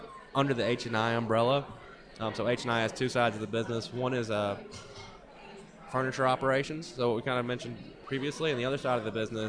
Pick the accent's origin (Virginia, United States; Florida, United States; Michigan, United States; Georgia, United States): Georgia, United States; Newnan; Yeah, so I grew up here in the Southeast in the 90s. Obviously, big … fan. I grew up in Noonan, just about an hour south of here.